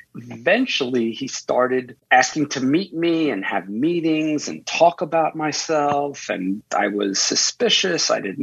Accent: New York, United States; I'm a New Yorker.

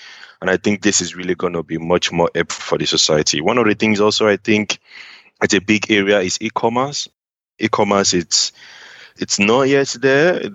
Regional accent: Nigeria; I know people that we came from Nigeria together, and we are all living and surviving in the city.

